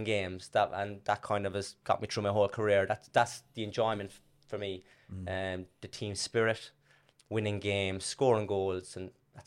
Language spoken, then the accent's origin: English; Cork, Munster, Ireland; now in Australia; I'm from Tarndale in Dublin Hill.